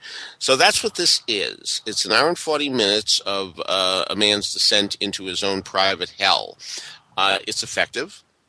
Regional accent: Boston, Massachusetts, United States; admittedly, I was growing up in Boston, and I wasn't seeing them at the Schubert Colonial in Wilbur.

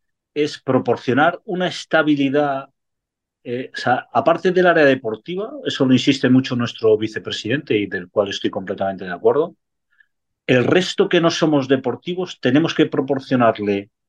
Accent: Madrid, Community of Madrid, Spain; born there; now in Cádiz, Spain; Yo que soy madrileño de nacimiento, andaluz de adopción y gaditano de la última escala de la que puedo

